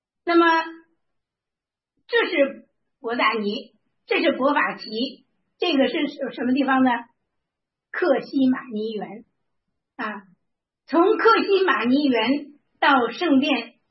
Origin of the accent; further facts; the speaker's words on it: China; 差不多和我们中国人说的那个华里啊